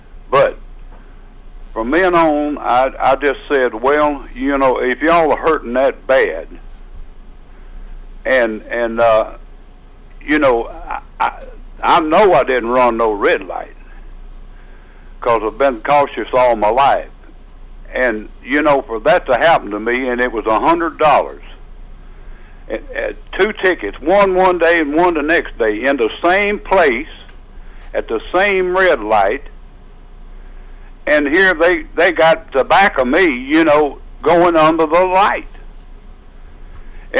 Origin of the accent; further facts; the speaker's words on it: Tennessee, United States; I live in Smyrna. I went to Murfreesboro. I was born and raised in Rutherford County.